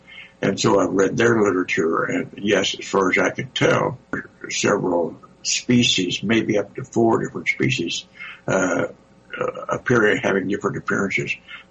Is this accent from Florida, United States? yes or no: no; Roswell, New Mexico, United States; my hometown, my home territory near Roswell and in environments, since I grew up in that area